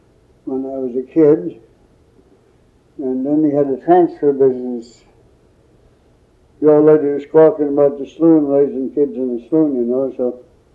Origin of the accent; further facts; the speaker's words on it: Daniels Creek, Alaska, United States; born there; I was born in Alaska, about 60 miles from Nome, a place called Daniels Creek.